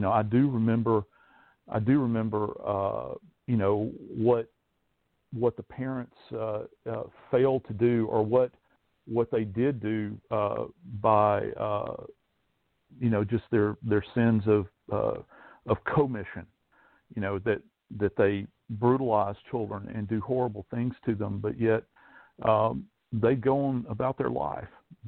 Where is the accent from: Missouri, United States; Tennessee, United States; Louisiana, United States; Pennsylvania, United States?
Louisiana, United States; I'm from Louisiana, so that, by default, that automatically makes me an LSU fan, Louisiana State University.